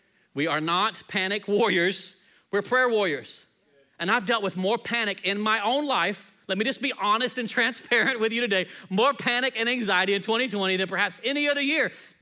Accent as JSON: {"language": "English", "region": "Texas", "country": "United States", "tie": "born or raised there", "said": "So when I grew up in West Texas, one of the things you have to know, if you're not from Texas, I just have to say, high school football is king in Texas."}